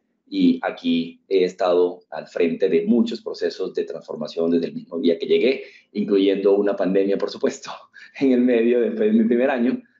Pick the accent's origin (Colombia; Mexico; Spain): Colombia; el café sí lo tengo aquí al lado, como todo colombiano, no hay mejor manera de empezar el día.